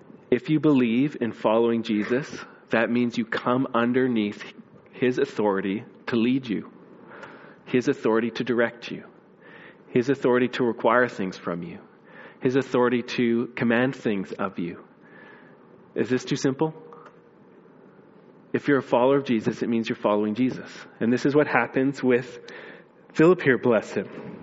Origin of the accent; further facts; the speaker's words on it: Vernon, United States; When I was growing up, that place wasn't Nazareth. It was Cherryville. I grew up in Vernon.